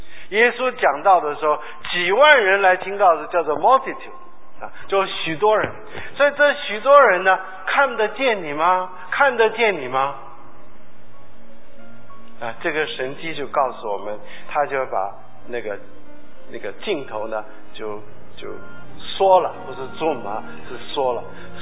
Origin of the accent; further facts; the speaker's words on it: Shandong, China; 那因为我是山东人